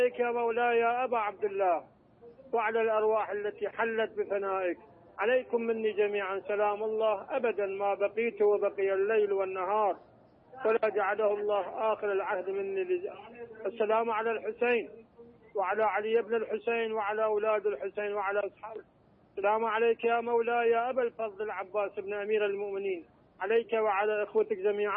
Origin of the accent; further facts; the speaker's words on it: Kashan, Isfahan, Iran; ما از کاشان هستیم.